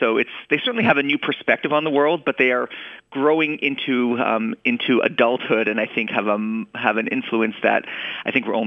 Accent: Canada; I'm actually a Canadian, so although I work in New York, I don't get to vote.

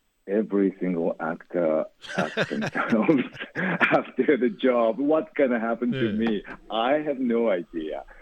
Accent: Japan; and I'm originally from Japan, and you need to understand the culture and language to go into the details.

